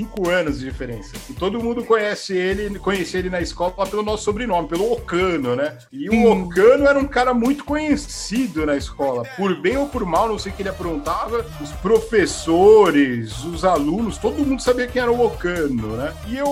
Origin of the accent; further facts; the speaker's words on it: Guarulhos, São Paulo, Brazil; É, medianos, né? E eu vinha de Guarulhos.